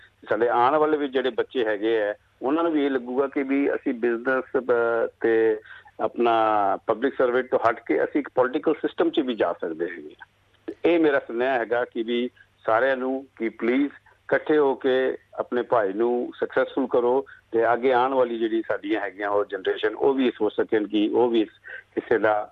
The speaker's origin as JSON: {"language": "Punjabi", "region": "Chandigarh", "country": "India", "moved": "yes", "lives_now": "Australia", "said": "ਮੈਂ ਚੰਡੀਗੜ੍ਹ ਪੰਜਾਬ ਤੋਂ ਹੈਗਾ ਅਤੇ ਮੈਂ ਸਾਰੀ ਆਪਣੀ ਐਜੂਕੇਸ਼ਨ ਪੰਜਾਬ 'ਚ ਕੀਤੀ ਹੈ, ਮੇਰਾ ਉੱਠਣਾ ਬੈਠਣਾ ਪੰਜਾਬੀਆਂ 'ਚ ਹੋਇਆ ਹੈਗਾ, ਮੈਂ ਗੁਰਦੁਆਰਿਆਂ ਮੰਦਿਰਾਂ 'ਚ ਖੇਡਿਆ, ਉੱਥੇ ਅੰਬੜਿਆ ਹੈਗਾ, ਸਾਰੇ ਦੇ ਆਸ਼ੀਰਵਾਦ ਨਾਲ ਇੱਥੇ ਆਸਟ੍ਰੇਲੀਆ 'ਚ ਮੈਂ 1988 'ਚ ਆਇਆ, ਮਤਲਬ ਮੈਂ ਮੈਲਬਨ ਸੀਗਾ"}